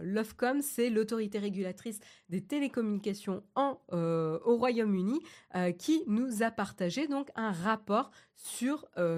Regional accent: France; en tant que Française, avec le droit qui protège, le droit du travail qui protège quand même les employés

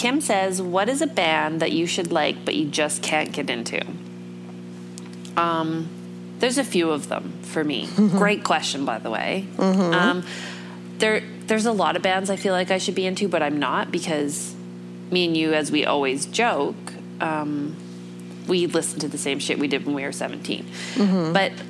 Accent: Canada; I'm Canadian. Our politics are boring.

